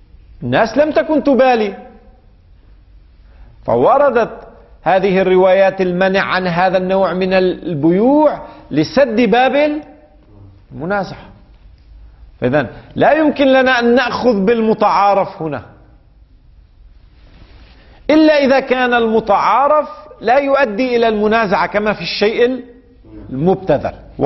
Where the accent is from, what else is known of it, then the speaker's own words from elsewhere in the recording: Lebanon; now in Iran; عندنا في لبنان لا تقدر بالوزن، ضمة، يعني تأخذ ضمة تربطها ويضعها البائع